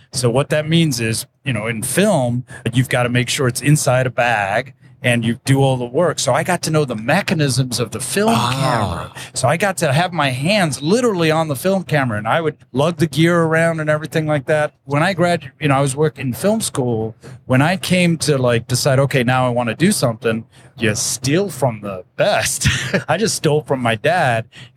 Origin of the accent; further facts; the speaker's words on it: South Africa; We grew up in South Africa and my dad was an industrial psychologist.